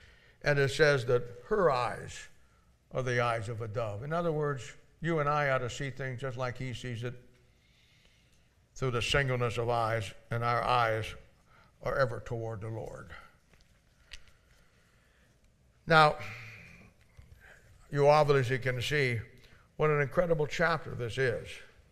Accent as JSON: {"language": "English", "region": "Ohio", "country": "United States", "tie": "born or raised there", "said": "I grew up in Amish country. Canton, Ohio, to the north has Hartville. Down to the south, it's all Amish."}